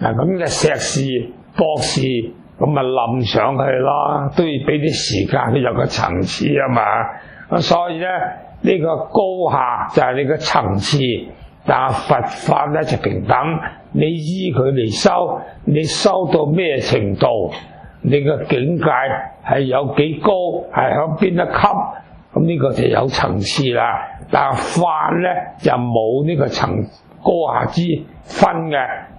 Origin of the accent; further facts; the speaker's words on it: China; 我哋中国人南方啊食米嘅，佢亦系压饱个肚啫。